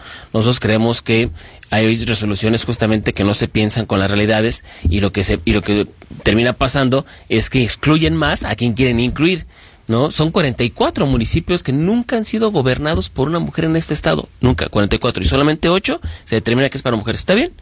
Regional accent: Mexico; fortalecer como mexicanos las instituciones de nuestro país ayuda mucho

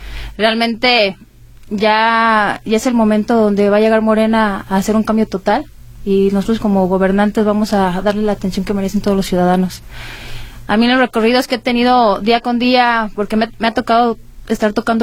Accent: Tlajomulco, Jalisco, Mexico; Yo soy originaria de Tlajomulco, soy del Zapote del Valle.

